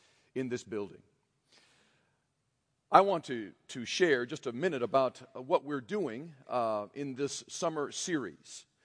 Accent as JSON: {"language": "English", "country": "United States", "said": "I'm just like you. I'm an American Christian."}